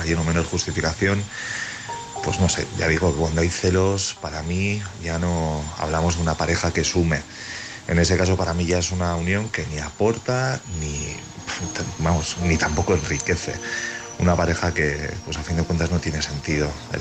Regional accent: Bilbao, Basque Country, Spain; de Bilbao.

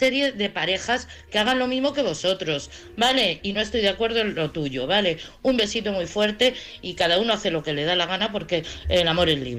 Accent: Madrid, Community of Madrid, Spain; de Madrid.

